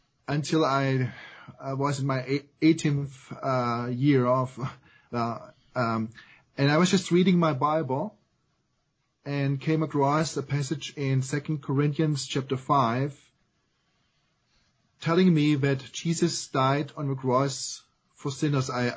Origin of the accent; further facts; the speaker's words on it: Germany; English is a second language; now in Greer, United States; Well, I grew up in Germany, as you can possibly detect from my accent.